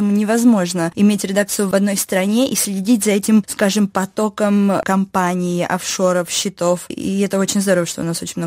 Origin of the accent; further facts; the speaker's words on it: Kazakhstan; я из Казахстана, помогает мне с точки зрения того, что люди меня воспринимают как человека из Казахстана, а не как из России. Ну, несмотря на то, что у меня чешское гражданство, и у меня нет этого русского гражданства, и нет уже и казахстанского гражданства.